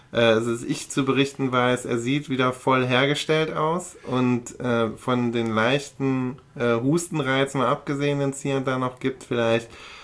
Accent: Aachen, North Rhine-Westphalia, Germany; born there; weil ich zum ersten Mal mit meiner kleinen Tochter in meiner Geburtsstadt bin, nämlich in Aachen

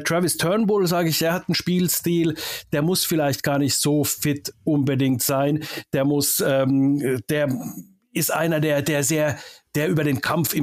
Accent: Finland; Blau-Weiß natürlich auch als Finne.

